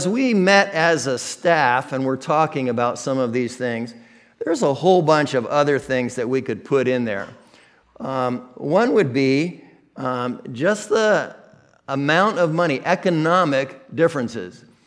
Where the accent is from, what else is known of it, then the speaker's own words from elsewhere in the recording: Midwest, United States; accent: American Midwestern; when I hear somebody speak English with an accent other than my American Midwestern accent